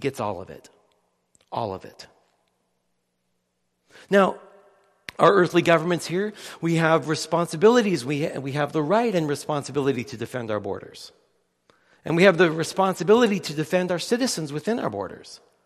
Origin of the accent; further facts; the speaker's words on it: Canada; born there; I was born in Canada. My mom was born in Pasco, Washington, and was raised in Seattle. So I'm a U.S. citizen by virtue of my mom's U.S. citizenship